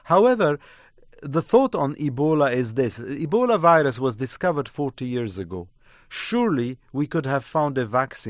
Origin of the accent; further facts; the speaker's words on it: France; you know that I grew up in France.